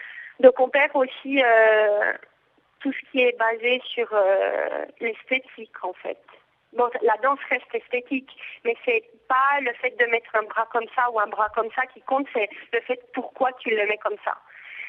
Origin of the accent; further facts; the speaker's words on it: Spain; also born or lived in Canada; finalement je suis quand même du sud hein, quelque part. Et aussi je me suis dit en tant qu'Espagnole, j'aime habiter en Espagne